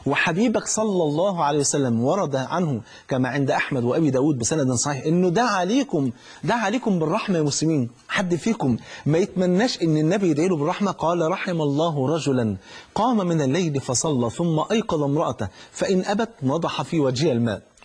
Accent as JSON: {"language": "Arabic", "country": "Egypt", "said": "في مثلا عندنا في مصر جوزته ولا جنسته ولا جوزته"}